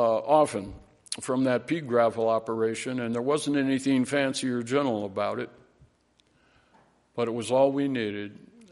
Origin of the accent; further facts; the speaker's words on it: Minneapolis, Minnesota, United States; Yes, as a young man, I grew up in South Minneapolis.